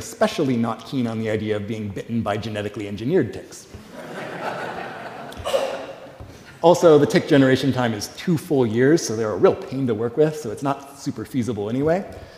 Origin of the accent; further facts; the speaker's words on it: West Coast, United States; That is, I'm from the West Coast. We have earthquakes.